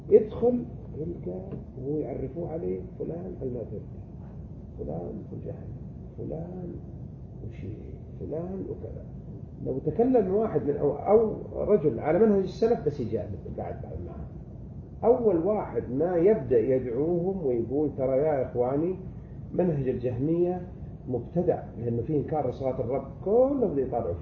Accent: Saudi Arabia; جماعة طبعا في عندنا في السعودية إخوان

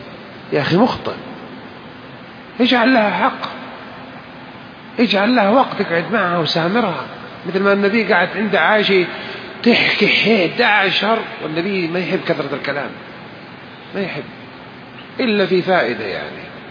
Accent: Hejaz, Saudi Arabia; كلمة خطية اللي يقولونها أهل الشام ما تساوي عندنا أهل الحجاز؟

